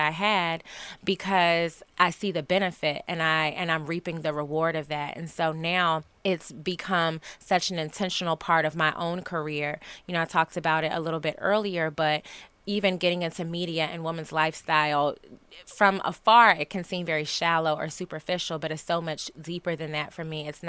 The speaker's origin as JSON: {"language": "English", "region": "Georgia", "country": "United States", "said": "I'm from Georgia. I'm from the South, and I grew up in Black church in the South."}